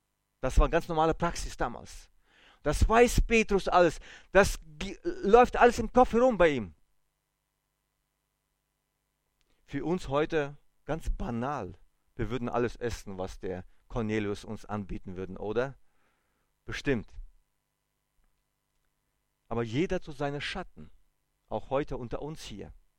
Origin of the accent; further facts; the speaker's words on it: Germany; Okay, ich komme aus Deutschland, ich hatte Angst, ich habe berechtigte Angst gehabt, aber er aus Weißrussland.